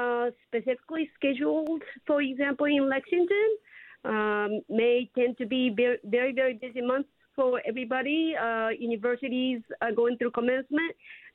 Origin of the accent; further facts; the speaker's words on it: Japan; moved away as an adult; also born or lived in Michigan / New Zealand; now in Kentucky, United States; I emigrated from Japan to U.S. in 1985